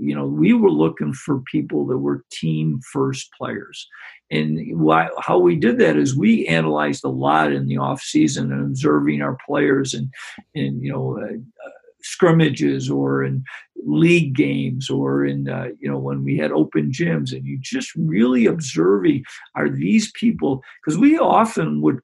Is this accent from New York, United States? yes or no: yes; Greece, New York, United States; I enjoyed growing up in Greece and got an opportunity to coach and teach for the majority of my career.